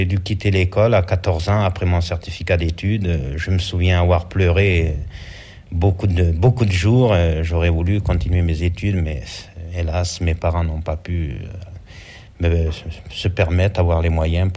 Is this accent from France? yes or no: yes; Nouvelle-Aquitaine, France; Je suis né en Creuse, mes parents sont restés longtemps en Creuse, nous avons fait la Creuse et la Haute-Vienne, et évidemment, mes parents tenait une ferme, on restait dans une ferme 4-5 ans et on allait dans une autre 4-5 ans après, mais toujours dans un rayon Haute-Vienne, Creuse. Alors je suis resté toujours au pays et j'aime bien mon pays.